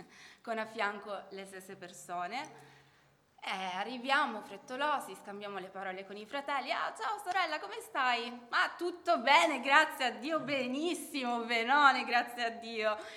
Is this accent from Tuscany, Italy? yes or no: no; Calabria, Italy; vengo dalla Calabria. Ho 33 anni